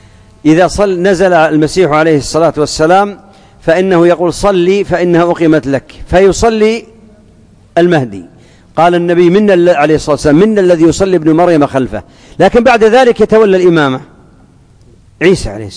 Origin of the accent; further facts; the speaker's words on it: Najd, Saudi Arabia; وهذا كان عندنا في نجد